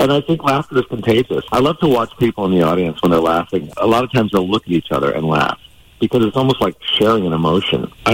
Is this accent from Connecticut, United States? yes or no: yes; Bridgeport, Connecticut, United States; You know, I'm from Bridgeport, Connecticut. So, it's, you know, my home court area there.